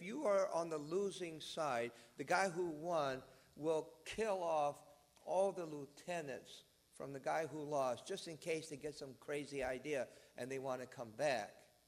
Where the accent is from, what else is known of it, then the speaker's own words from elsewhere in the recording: United States; You know, I grew up in America, but I follow Chinese history